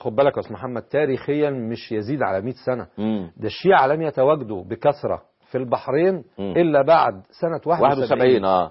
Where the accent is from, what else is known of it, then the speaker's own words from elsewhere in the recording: Egypt; عند بعض القرى أو بعض المراكز المعروفة عندنا في مصر